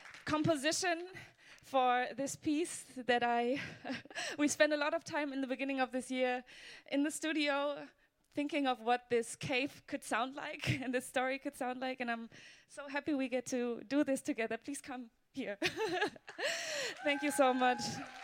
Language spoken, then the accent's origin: English; Germany; So basically, I grew up in the diaspora. So I was born in Germany as a child of a German father and a Papua New Guinean mom.